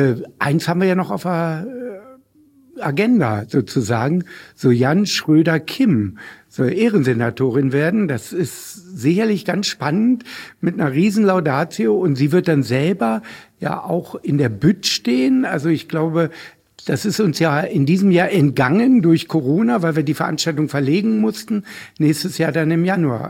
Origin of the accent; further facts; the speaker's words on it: Hanover, Lower Saxony, Germany; ich bin ja Hannoveraner